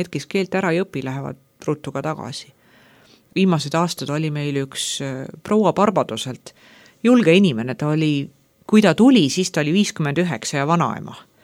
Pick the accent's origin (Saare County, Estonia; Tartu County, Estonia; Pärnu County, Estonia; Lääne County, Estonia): Saare County, Estonia; ma olen ikka saarlane, kõigepealt siis eestlane